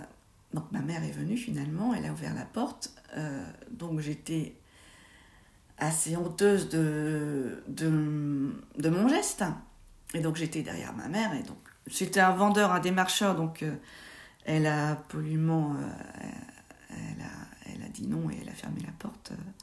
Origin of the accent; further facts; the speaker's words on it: Angers, Pays de la Loire, France; now in Nantes, France; J'ai 53 ans, j'habite à Nantes depuis une vingtaine d'années et je suis originaire d'Angers.